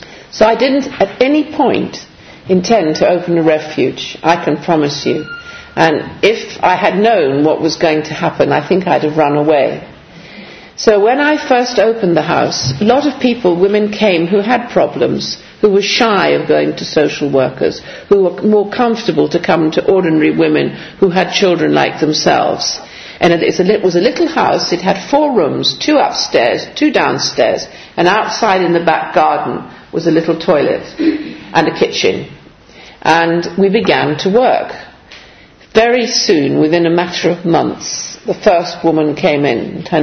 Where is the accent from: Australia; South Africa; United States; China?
China; also born or lived in Middle East; now in England; And I had been brought up in China. I was born in China. I'd lived in the Middle East.